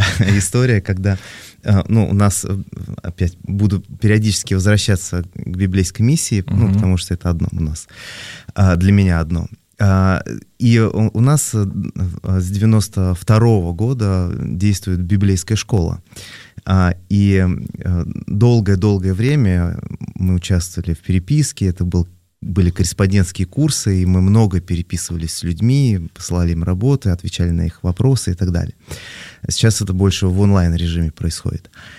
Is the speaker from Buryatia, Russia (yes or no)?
no; Korolyov, Moscow Oblast, Russia; я родился в Подмосковье, город Калининград тогда был, сейчас Королев. Всю жизнь там, вот сколько мне сейчас, 40...